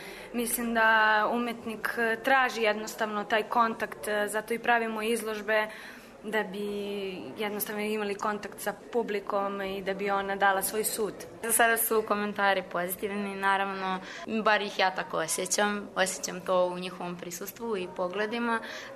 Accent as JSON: {"language": "Serbian", "town": "Kragujevac", "region": "Šumadija and Western Serbia", "country": "Serbia", "said": "Ja dolazim iz Kragujevca, tu sam završila i fakultet"}